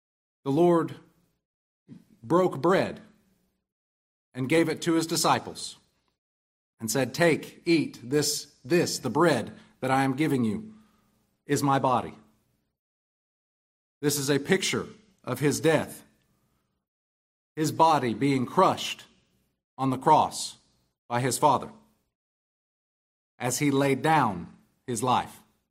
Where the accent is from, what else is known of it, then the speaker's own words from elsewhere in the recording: Choctaw, Oklahoma, United States; I'm from Choctaw, Oklahoma. That's a suburb of Oklahoma City on the east side.